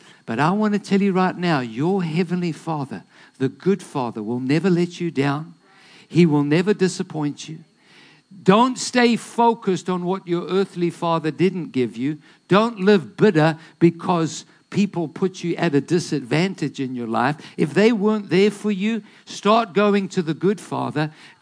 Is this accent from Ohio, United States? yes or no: no; Detroit, Michigan, United States; born there; I remember a couple of years ago, we went back to Detroit. I was born in Detroit.